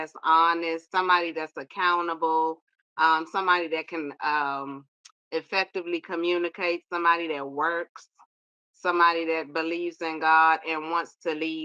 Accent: Washington, District of Columbia, United States; now in Indiana, United States; I'm in Indiana. I'm from Washington, D.C., but I live in Indiana.

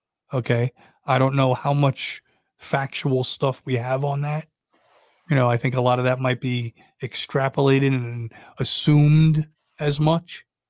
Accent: Brooklyn, New York, United States; born there; Hey, I was born in Brooklyn.

